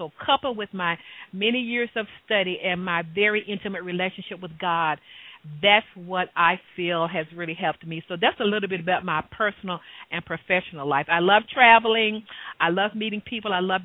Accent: Chattanooga, Tennessee, United States; Okay, well, originally I'm from Chattanooga, Tennessee, and I attended Tennessee State University

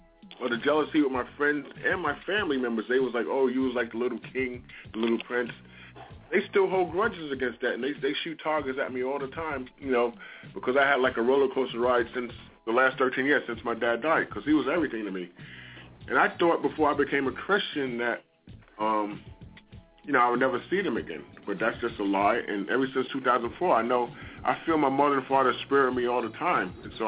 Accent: New York City, New York, United States; because I grew up in the South Bronx, and I had two working parents.

